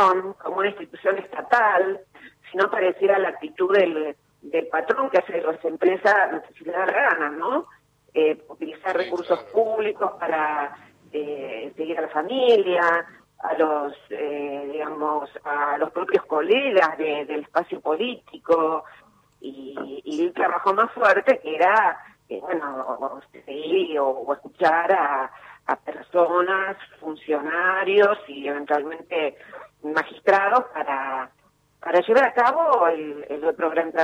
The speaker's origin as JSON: {"language": "Spanish", "country": "Argentina", "said": "como muchos argentinas y argentinos"}